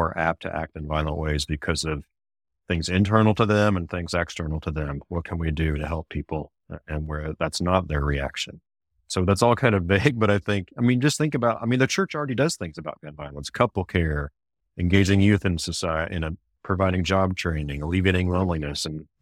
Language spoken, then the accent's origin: English; Kansas City, Missouri, United States; I grew up in Kansas City, so I'm a Chiefs fan